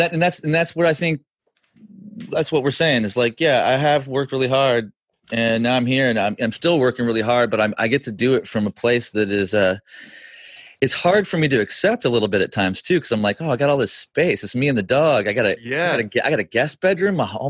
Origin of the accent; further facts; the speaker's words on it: Chico, California, United States; Now up here in my hometown area, Chico, you know, I'm like $150 more a month here for a 3-bedroom, 2-bath, 2-car garage